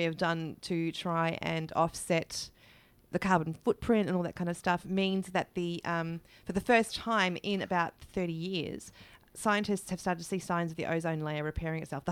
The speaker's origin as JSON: {"language": "English", "country": "New Zealand", "said": "Now, I come from New Zealand"}